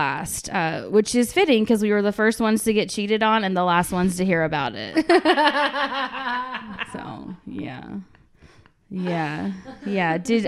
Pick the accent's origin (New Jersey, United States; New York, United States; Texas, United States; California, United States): Texas, United States; Longview; now in Atlanta, United States; So I'm from Texas. I moved to Atlanta because I met my husband for work. But I'm from like very conservative East Texas. I'm actually from the same hometown as Matthew McConaughey.